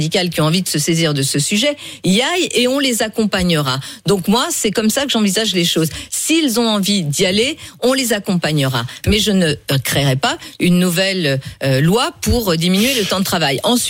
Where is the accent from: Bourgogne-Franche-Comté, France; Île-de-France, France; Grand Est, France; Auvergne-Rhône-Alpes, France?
Auvergne-Rhône-Alpes, France; Lyon; J'ai grandi à la Duchère.